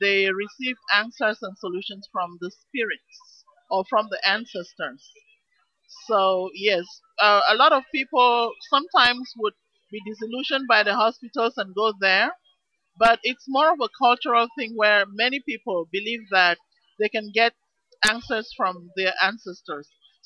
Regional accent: Cameroon; I was born and I grew up in Cameroon.

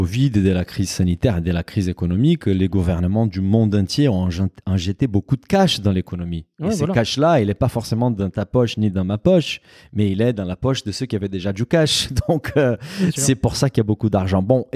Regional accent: Brazil; Ils ont oublié de parler du Brésil parce que ces fruits sont largement présents dans mon pays d'origine sous le nom des jacas.

